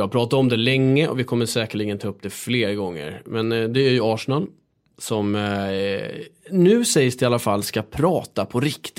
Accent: Stockholm, Stockholm County, Sweden; jag är uppväxt här i Stockholm

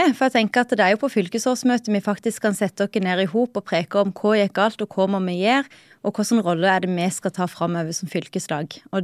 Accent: Åseral, Agder, Norway; now in Froland, Norway; jeg kommer fra Åseral, jeg er født og oppvoksen på Josland, som mange kjenner som en sånn vintersportplass. Jeg kommer fra en syskenflokk på 5, oppvoksen på gard, som mange i Senterpartiet er. Og så bor jeg i Froland.

